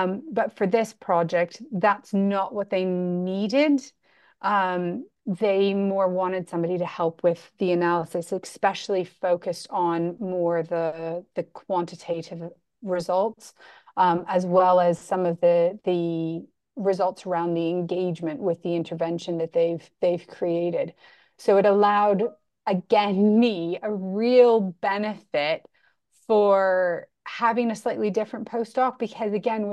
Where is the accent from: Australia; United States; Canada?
Canada; now in United Kingdom; being a Canadian in the UK